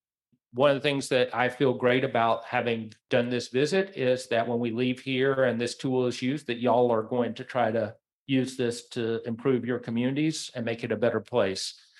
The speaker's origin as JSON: {"language": "English", "town": "Chattanooga", "region": "Tennessee", "country": "United States", "tie": "born there", "said": "I know how this can affect people because of the place where I come from. I was born in Chattanooga, Tennessee, and eventually became the mayor of that city."}